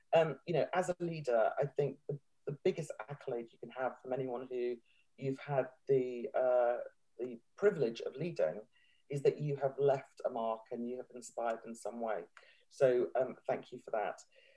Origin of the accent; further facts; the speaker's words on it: Hong Kong; So in some ways I was, you know, a minority because I grew up in Hong Kong.